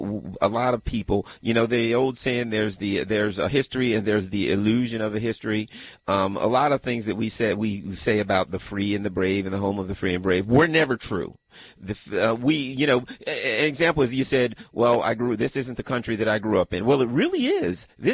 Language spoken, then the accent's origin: English; United States; I was brought up in the United States of America.